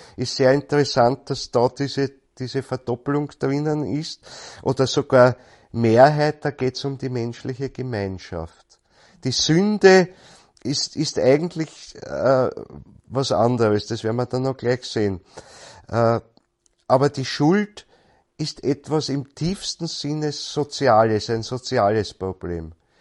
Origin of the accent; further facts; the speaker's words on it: Austria; Bei uns in Österreich oder in Bayern oder was, glaube ich, ist auch noch geläufig woanders.